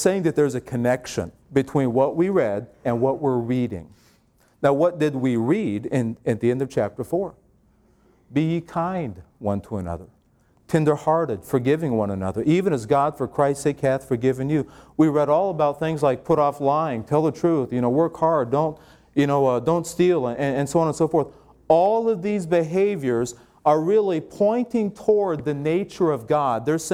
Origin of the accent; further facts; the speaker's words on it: Ireland; We follow, you know, well, I'm Irish. We follow our culture.